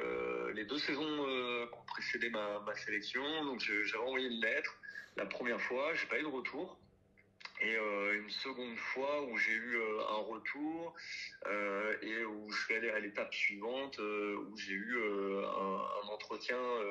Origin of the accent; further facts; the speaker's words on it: Blois, Centre-Val de Loire, France; Près de Châtellerault et je suis originaire de Blois.